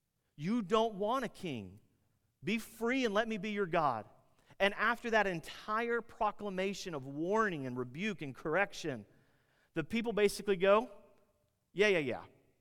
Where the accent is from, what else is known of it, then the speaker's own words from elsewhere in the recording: United States; you should absolutely feel a lot of tension as an American, as a Christian.